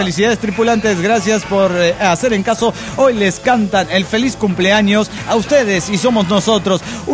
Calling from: Santa Fe, Argentina; de Santa Fe, Argentina.

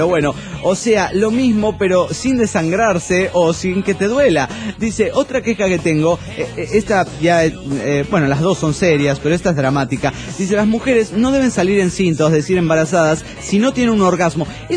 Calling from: Toluca, State of Mexico, Mexico; de Toluca, México.

